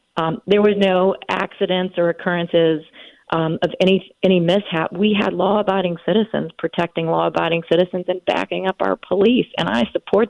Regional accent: United States; As an American, I cannot be more saddened by the death of George Floyd

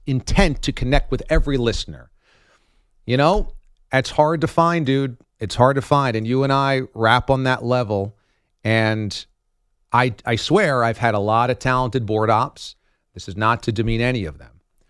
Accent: New York, United States; now in Boston, United States; But I always wanted to get back to New York, where is home.

